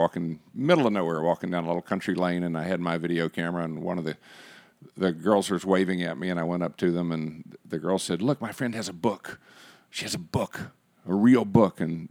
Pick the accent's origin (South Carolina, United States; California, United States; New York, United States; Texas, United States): Texas, United States; San Angelo; I'm from San Angelo. So right. It's the common West Texas thing with the two of us.